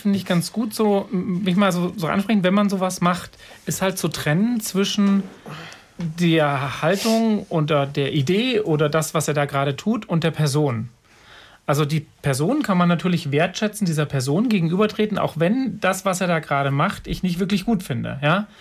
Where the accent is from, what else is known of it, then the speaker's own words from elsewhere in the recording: Rhön, Germany; also ich komme ja aus der Rhön